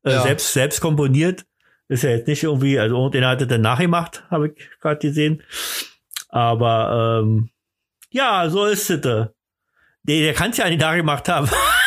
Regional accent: East Germany, Germany; Nee, die hießen früher bei uns im Osten, hießen die Lackbilder.

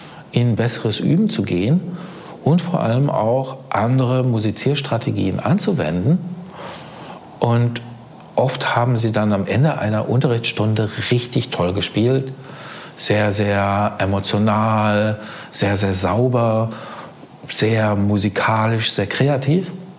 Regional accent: North Rhine-Westphalia, Germany; ich bin selber Ostwestfale

